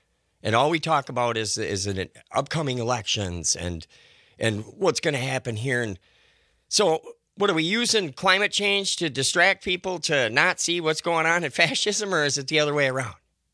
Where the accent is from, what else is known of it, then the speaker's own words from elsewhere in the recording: Stoughton, United States; Meanwhile, in my hometown, Stoughton, still, you know, the fight is on to try and save the river